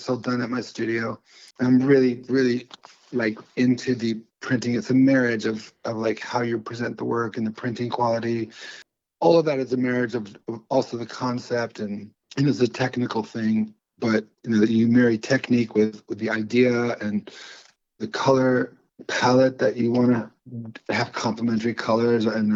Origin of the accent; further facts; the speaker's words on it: Connecticut, United States; as I grew up in Connecticut. So I'm looking forward to coming back.